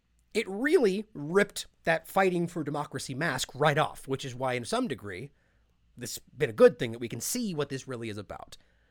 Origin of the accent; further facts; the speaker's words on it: United States; it's time for us as the American people specifically to stand up and speak your damn mind